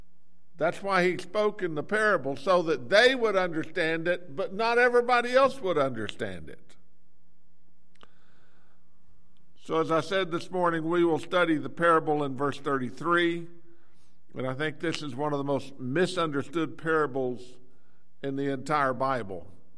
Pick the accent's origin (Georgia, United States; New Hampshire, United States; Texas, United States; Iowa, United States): Texas, United States; I don't know if I say that right because I'm from Texas, and so it doesn't quite come out right.